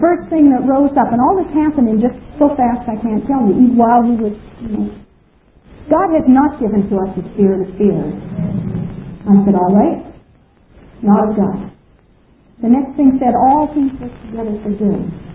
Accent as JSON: {"language": "English", "country": "Canada", "said": "I'm from Canada. I don't know nothing about martinis and violets. And, you know, some of you others, maybe you're more used to it, but I come from a small town nestled in the mountains where nobody even bothers to lock their doors hardly."}